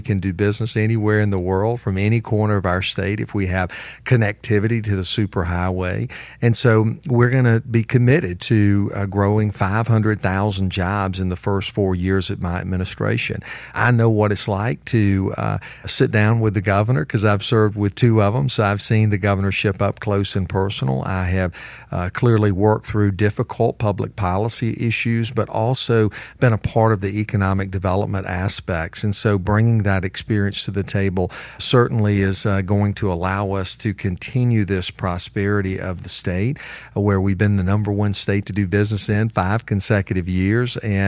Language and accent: English; United States; I am from Hall County. I'm a seventh generation Hall County, and so obviously our family's been there a long, long time.